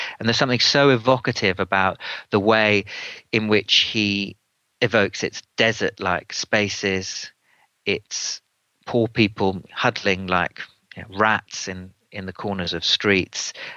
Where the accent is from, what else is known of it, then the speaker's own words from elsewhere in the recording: London, United Kingdom; Sorry to be so parochial as a Londoner myself.